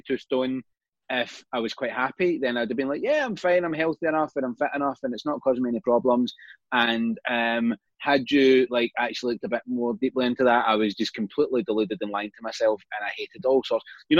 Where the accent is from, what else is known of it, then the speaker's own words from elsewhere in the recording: Glasgow, Scotland, United Kingdom; now in Carlisle, United Kingdom; I am 44 years old. I am from Glasgow, and I've probably spent the last 14 years living either outside of Glasgow or down in England. Currently live in Carlisle because it's as close as I can get to Scotland